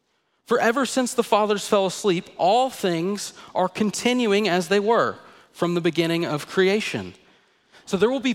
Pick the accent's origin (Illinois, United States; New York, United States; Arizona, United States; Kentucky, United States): Kentucky, United States; Madisonville; I grew up in Madisonville, Kentucky. You've probably never even heard of it.